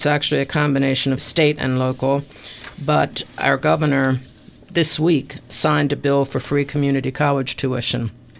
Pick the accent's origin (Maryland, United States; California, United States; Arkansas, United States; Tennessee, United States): Maryland, United States; Baltimore; now in Columbia, United States; Baltimore, my hometown